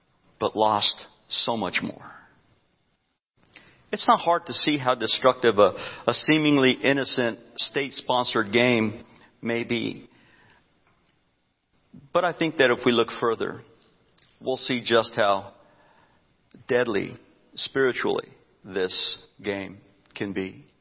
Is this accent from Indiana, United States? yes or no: no; New Mexico, United States; lobbied for and finally granted legislation to begin a lottery in New Mexico. But what happened to my home state, they probably never saw coming.